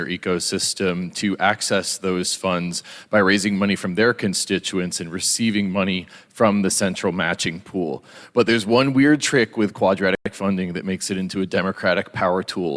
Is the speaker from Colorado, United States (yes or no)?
yes; Boulder, Colorado, United States; in my hometown of Boulder, Colorado, 99% decrease in foot traffic for the downtown was happening